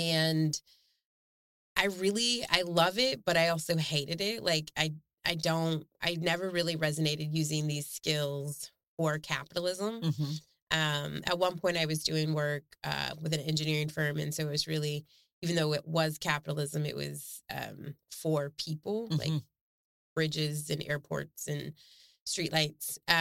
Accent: Portland, United States; We're from Portland. We've all experienced some kind of need at a different stage of our lives.

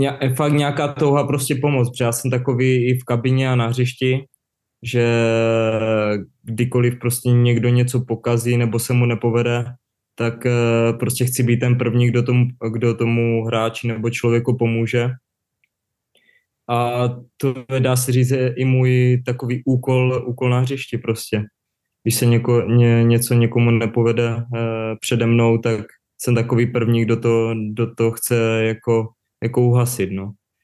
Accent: Uherské Hradiště, Zlín Region, Czechia; born there; Vlastně Uherské Hradiště, moje rodné město, nebo nemocnice konkrétně, kde jsem se narodil.

